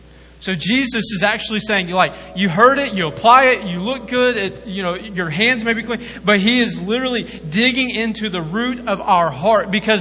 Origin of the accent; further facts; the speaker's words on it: Hopewell, United States; also born or lived in Springtown; I grew up in Springtown. I grew up in Hopewell. That's where I was born and raised.